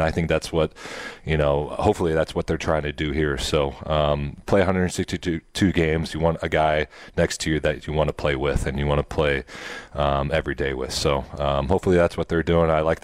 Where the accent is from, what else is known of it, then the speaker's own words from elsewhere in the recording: Nebraska, United States; I grew up in Nebraska, so we had some steakhouses, but it was nothing like that.